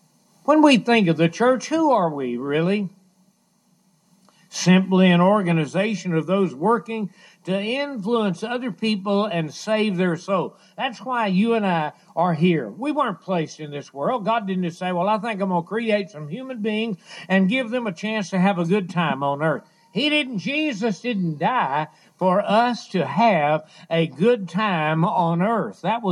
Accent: Hallsville, United States; I can remember back as a young boy growing up in my hometown, how many people influenced me to be a preacher of the gospel. There was one little school teacher there in Hallsville

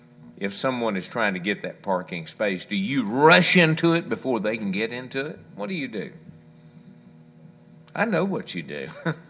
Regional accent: Hallsville, United States; when I was growing up in my hometown in Hallsville

